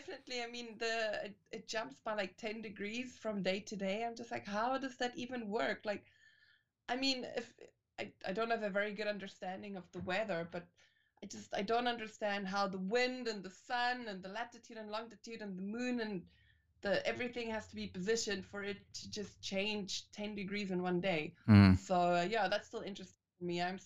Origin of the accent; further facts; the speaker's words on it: South Africa; So I guess as a South African, I was a bit disappointed